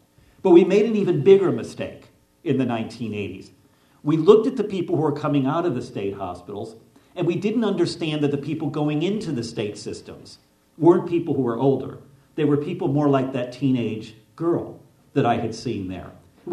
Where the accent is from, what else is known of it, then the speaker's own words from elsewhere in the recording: Middletown, Connecticut, United States; In my hometown of Middletown, Connecticut, we had one of the state psychiatric hospitals.